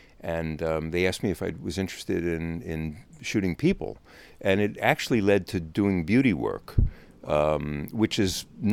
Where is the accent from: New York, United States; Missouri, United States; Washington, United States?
New York, United States; Oceanside; also born or lived in Brooklyn; I was raised out on Long Island, born in Brooklyn, but raised there from 6 months old. South Shore, Oceanside.